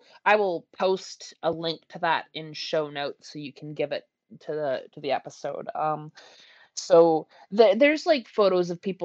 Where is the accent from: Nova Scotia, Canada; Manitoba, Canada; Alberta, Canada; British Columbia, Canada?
British Columbia, Canada; unmarked at Kamloops, BC. That hit home really fucking hard to me too, because that is really close to my hometown. Like, I've been there.